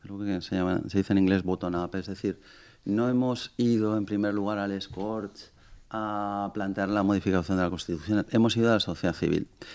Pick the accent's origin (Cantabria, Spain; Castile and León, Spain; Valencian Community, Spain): Valencian Community, Spain; tenemos que hacerlo por esa doble perspectiva, como valencianos y desde luego por la utilidad social.